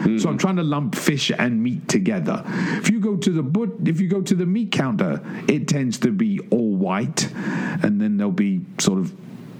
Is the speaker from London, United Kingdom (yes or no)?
yes; Hackney, London, United Kingdom; Now, talking of London, well, that is my hometown, way, way back in the day.